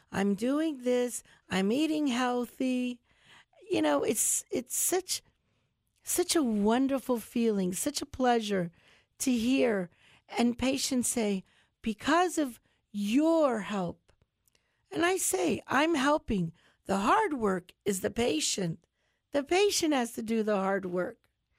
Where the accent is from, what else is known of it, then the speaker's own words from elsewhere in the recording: United States; growing up in Charlotte County and now being able to give to my community here